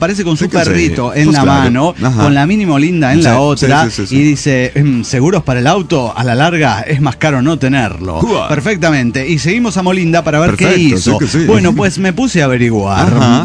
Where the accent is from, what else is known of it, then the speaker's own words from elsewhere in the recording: Argentina; now in China; soy argentino en China, viviendo en la ciudad de Wanling, una pequeña ciudad de 2 millones de habitantes.